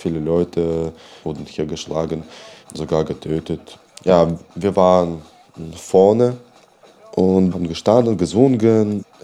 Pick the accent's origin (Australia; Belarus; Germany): Belarus; German is a second language; moved away as an adult; Ja, es erinnert mich an meine Heimat.